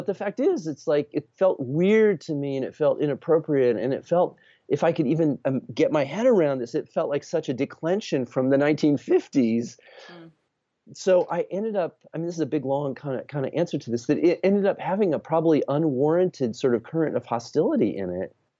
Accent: Boulder, Colorado, United States; growing up outside of Boulder, going up to Boulder, seeing Boulder, going to New Haven, you know, and I'd never really been east.

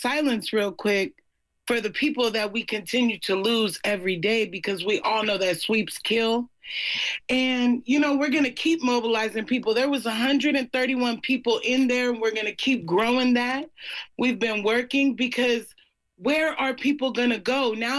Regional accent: Oakland, California, United States; A lot of my peers out there on Wood Street were born and raised in Oakland. So this is our home. This is where we're going to stay at. We're not these outside people.

